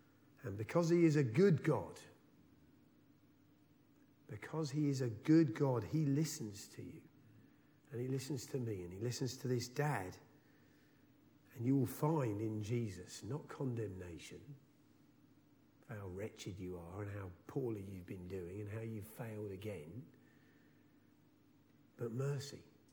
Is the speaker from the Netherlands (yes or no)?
no; England, United Kingdom; The best way not to draw attention to myself and my Englishness is to try and pass myself off as an Australian